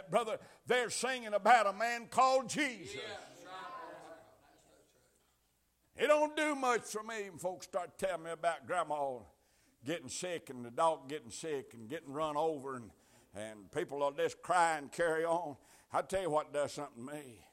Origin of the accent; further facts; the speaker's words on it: Tennessee, United States; I was raised up in Tennessee, and when my daddy had TB, and they was 4 of us boys.